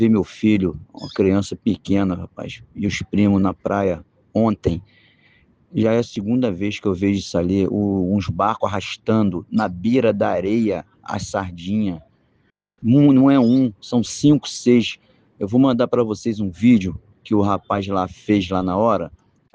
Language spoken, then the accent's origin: Portuguese; Rio de Janeiro, Brazil; Eu sou aqui do bairro da Tijuca.